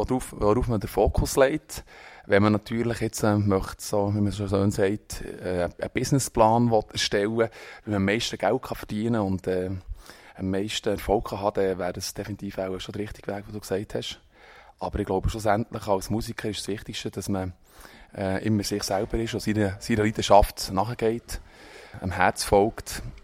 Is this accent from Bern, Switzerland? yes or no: yes; Bern, Switzerland; accent: Bernese German; first language Bernese German; Weil Berndeutsch ist meine Muttersprache. Mit der bin ich aufgewachsen.